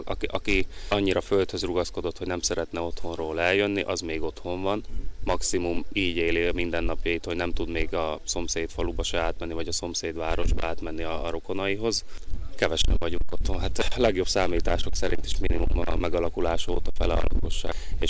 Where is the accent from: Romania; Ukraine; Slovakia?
Ukraine; Velyka Dobron, Zakarpattia Oblast; Én egy 6000 fős, legnagyobb magyar lakta településen születtem, Nagy-Dobronyba, messziről híres már csak a paprikája is, meg az emberei.